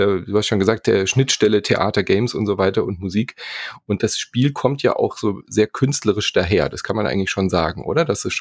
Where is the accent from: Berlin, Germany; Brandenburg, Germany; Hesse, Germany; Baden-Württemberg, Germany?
Baden-Württemberg, Germany; accent: Swabian; Und die kommen ja aus Ludwigsburg ursprünglich, also fast aus meiner Heimat.